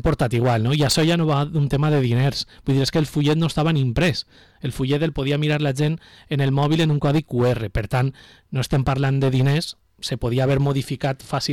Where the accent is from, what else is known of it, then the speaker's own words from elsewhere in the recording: Vila-real, Valencian Community, Spain; quan ixim fora d'ella estem orgullosos de dir que som de Vila-real